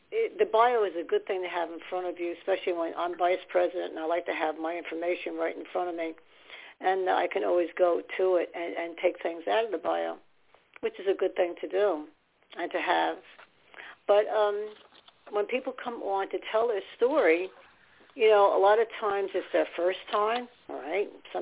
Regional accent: New Jersey, United States; Well, I'm doing okay. I'm from New Jersey. I'm the vice president here.

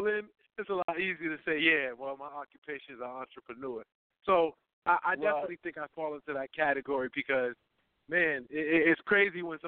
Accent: New England, United States; Oh, man, listen, I'm from New England. I'm in Boston, Mass. right now.

